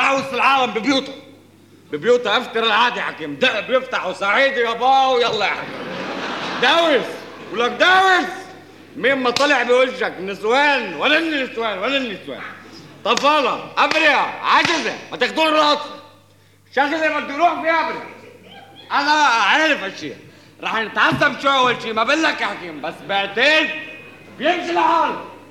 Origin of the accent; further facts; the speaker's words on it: Lebanon; أنا إنسان لبناني، لبناني عم بستجيب لضمير مخي